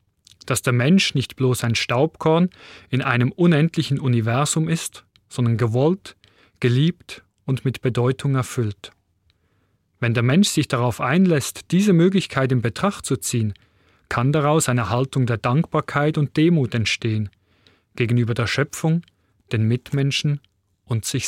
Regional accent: Switzerland; Wenn ich in meiner Heimat, der Schweiz, bin

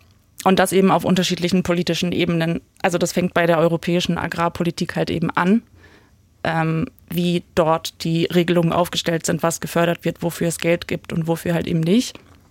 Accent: Lower Saxony, Germany; in Niedersachsen, wo ich aufgewachsen bin.

